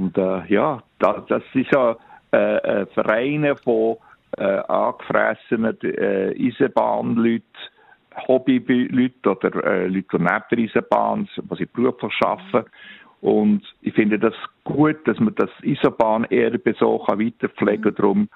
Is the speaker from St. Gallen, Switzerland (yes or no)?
no; Bern, Switzerland; Also ich bin als Berner und Berner Oberland-Fan